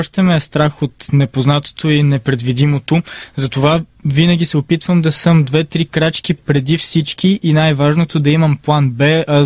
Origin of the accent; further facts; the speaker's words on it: Pavlikeni, Veliko Tarnovo Province, Bulgaria; Ту един месец в София, ту един месец в Пловдив, защото там бях на рехабилитация, ту 5 години гимназия в Велико Търново, иначе съм си от Павликени.